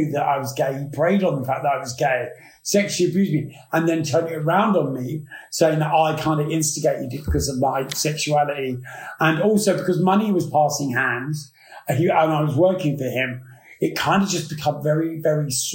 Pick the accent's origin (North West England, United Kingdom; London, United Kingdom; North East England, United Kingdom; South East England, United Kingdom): London, United Kingdom; Battersea; also born or lived in Pimlico / Wandsworth; growing up on Dunstan Road, as it was is the name of it, on the Wycliffe Estate in Battersea, you know, I was born in Pimlico, and we moved over to Wandsworth, and then we moved from there.